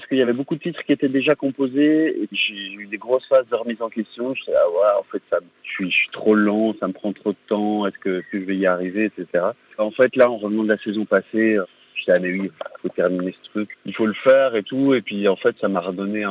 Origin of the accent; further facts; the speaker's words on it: Brussels, Brussels-Capital Region, Belgium; moved away as an adult; j'ai quitté la ville, j'ai quitté Bruxelles, qui était quand même ma ville natale, où j'ai passé 35 ans